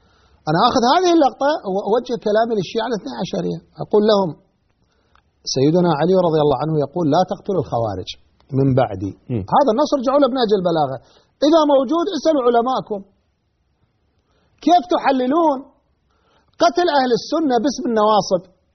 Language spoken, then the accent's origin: Arabic; Iraq; عندنا بالعراق